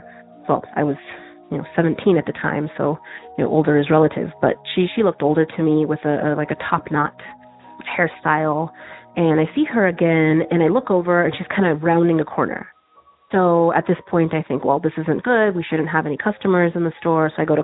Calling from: Tucson, Arizona, United States; I'm calling from Tucson, Arizona, and I'm a new listener to the show.

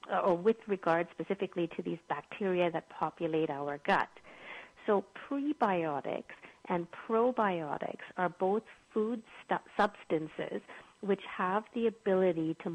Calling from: Calgary, Alberta, Canada; From Calgary in Canada.

